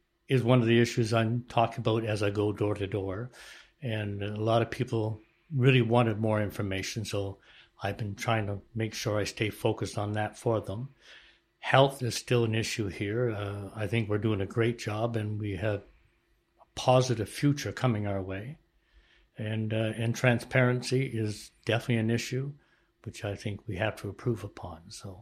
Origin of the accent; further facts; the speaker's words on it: Sackville, New Brunswick, Canada; also born or lived in Dorchester; Well, I was born and raised in Sackville and lived in Dorchester for 7 years as I started raising my family and moved back to Sackville.